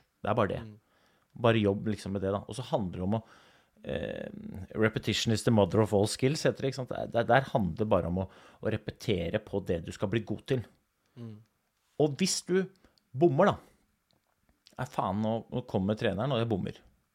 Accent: Oslo, Norway; selv om jeg kommer fra Groruddalen

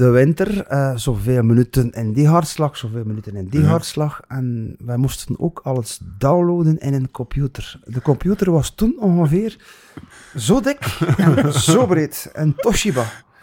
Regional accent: West Flanders, Belgium; En ja, uiteraard als West-Vlamingen, hè, in het West-Vlaams

